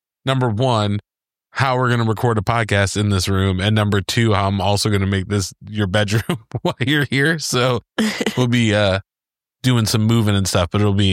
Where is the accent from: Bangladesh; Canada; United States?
United States; Nashville, Tennessee; And they were like, where are you from? Nashville.